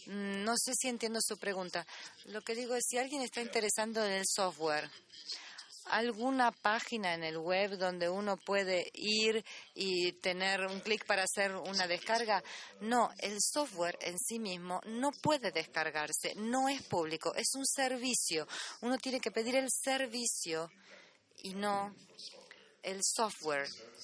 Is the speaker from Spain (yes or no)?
no; Madagascar; yo soy de Madagascar.